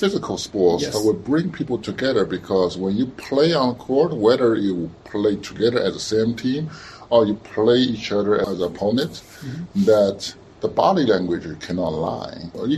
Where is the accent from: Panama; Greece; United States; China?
China; Shanghai; All grew up in China, in Shanghai mostly.